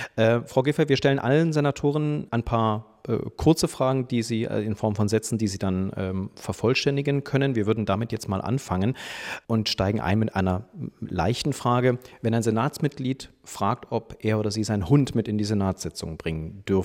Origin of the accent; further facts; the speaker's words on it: East Germany, Germany; born there; Ich bin selber in der ehemaligen DDR geboren. Wir sind fast der gleiche Jahrgang.